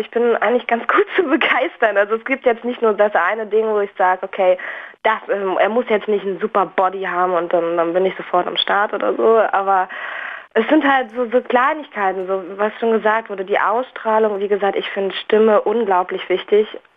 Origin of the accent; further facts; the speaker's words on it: Berlin, Germany; now in Dresden, Germany; Ich komme aus Berlin an, ich wohne jetzt hier eine ganze Weile schon in Dresden